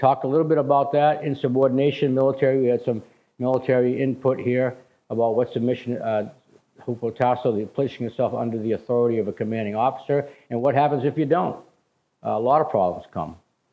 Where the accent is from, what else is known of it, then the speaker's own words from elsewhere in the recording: New England, United States; You know, we're from New England. We're all set. We cradle of liberty.